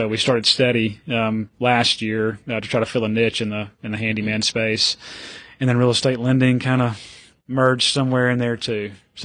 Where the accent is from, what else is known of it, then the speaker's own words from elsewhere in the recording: Kosciusko, Mississippi, United States; I am from Kosciuszko originally.